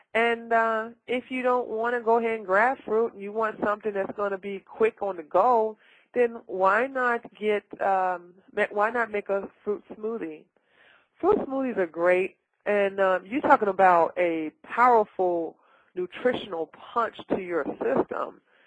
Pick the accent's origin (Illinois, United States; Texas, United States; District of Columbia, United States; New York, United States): District of Columbia, United States; Washington; I came from Washington, D.C., you know. That's my hometown, born and raised.